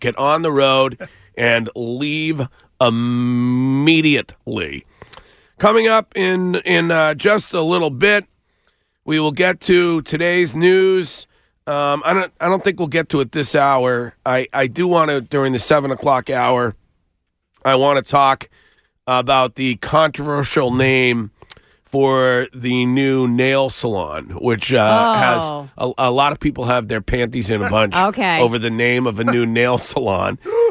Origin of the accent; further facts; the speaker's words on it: Stow, Massachusetts, United States; some evidence that was discovered in my hometown of Stowe, Massachusetts.